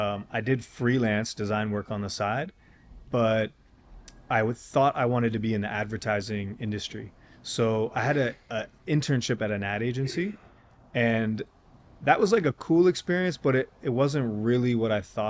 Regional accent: London, Ontario, Canada; And I was this kid from London, Ontario that grew up in loving the culture, being a part of the culture, but now I'm like part of the Institute.

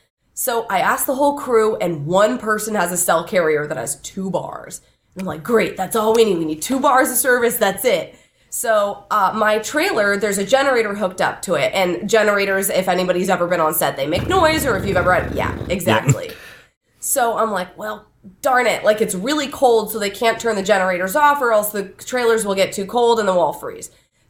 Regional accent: Paradise Valley, Arizona, United States; Ironically enough, because I'm from Paradise Valley, Arizona.

